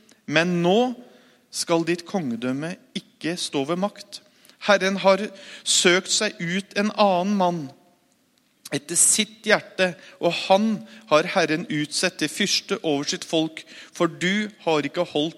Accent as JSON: {"language": "Norwegian", "town": "Mjøndalen", "region": "Buskerud", "country": "Norway", "tie": "born or raised there", "said": "Født og oppvokst i Mjøndalen, som jeg pleier å si, jeg har ingen andre unnskyldninger for at jeg som jeg er."}